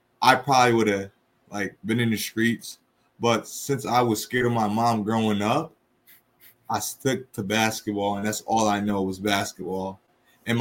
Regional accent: Rochester, New York, United States; Oh, growing in Rochester, you know, just like every city, you know, you go through things, you know.

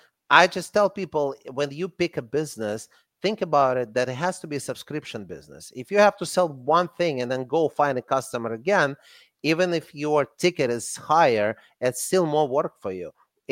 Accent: Russia; accent: Russian; English is a second language; And again, with my Russian accent, people are like, was it X or was it K?

